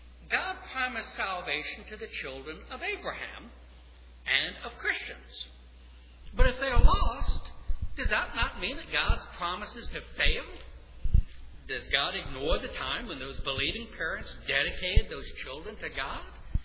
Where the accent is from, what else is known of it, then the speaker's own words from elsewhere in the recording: New Orleans, Louisiana, United States; And my friend Gary, like me, we come from New Orleans. Now, I've covered a lot of that up, but New Orleanians are blunt. We interrupt, we practically assault another person when we argue. Coming north, I guess, has toned me down a bit.